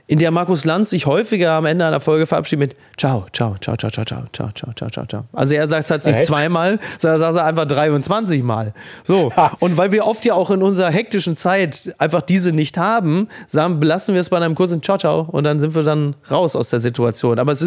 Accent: North Rhine-Westphalia, Germany; ich komme aus dem Ruhrgebiet, da kann man so tschüss.

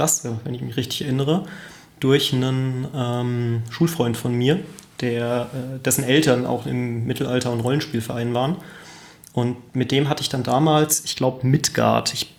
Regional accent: Kaiserslautern, Rhineland-Palatinate, Germany; Ich komme aus Kaiserslautern in Deutschland.

